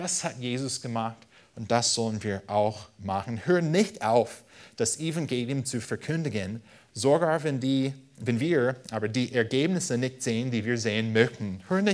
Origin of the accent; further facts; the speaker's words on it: United States; German is a second language; Ich würde sagen, auch als Amerikaner, der diese Vers auf Deutsch gelesen hat